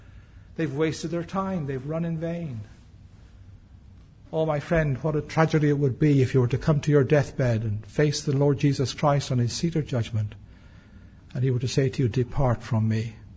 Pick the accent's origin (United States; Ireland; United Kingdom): Ireland; You know, I have on my passport that I'm Irish.